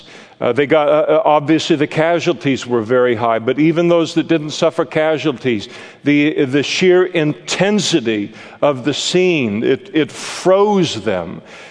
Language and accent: English; Napa, California, United States; I grew up in Napa, and you had the side of town that I grew up